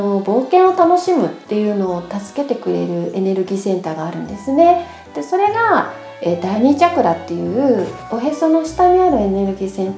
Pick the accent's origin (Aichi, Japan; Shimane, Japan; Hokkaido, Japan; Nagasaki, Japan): Nagasaki, Japan; accent: Nagasaki dialect; 私長崎生まれ長崎育ちで長崎在住なので、ちょいちょい長崎弁が出ますけれども、